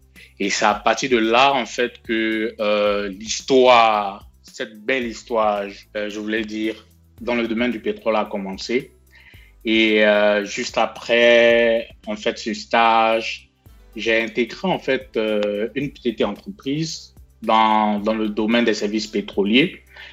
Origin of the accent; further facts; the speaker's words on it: Jacqueville, Lagunes, Côte d’Ivoire; moi, je suis originaire de Jacques-Ville.